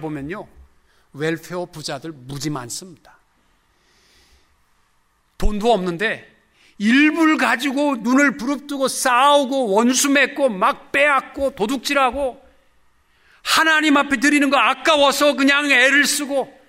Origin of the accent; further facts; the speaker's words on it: Osan, Gyeonggi Province, South Korea; 저는 오산에서 컸습니다. 오산 미군 비행장 앞에 아스팔트가 쫙 돼 있었어요.